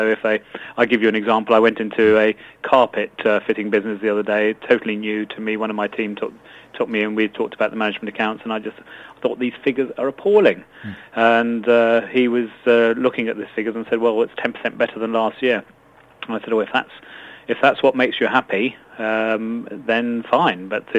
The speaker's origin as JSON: {"language": "English", "town": "Eastbourne", "region": "South East England", "country": "United Kingdom", "said": "I come from the Sunshine Coast, so sunny Eastbourne, just along the coast, so where the sun is always shining"}